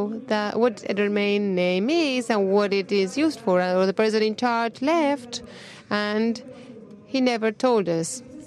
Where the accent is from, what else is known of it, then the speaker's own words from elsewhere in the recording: Guatemala; from Guatemala.